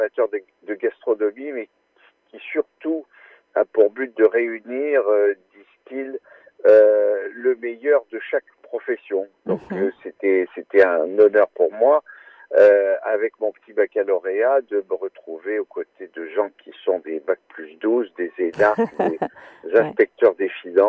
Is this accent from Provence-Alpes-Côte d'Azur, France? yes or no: no; Riom, Auvergne-Rhône-Alpes, France; Oui, Auvergnat d'origine. Je suis né à Rion, dans le Puy-de-Dôme. Oui. Qui est une ville de magistrature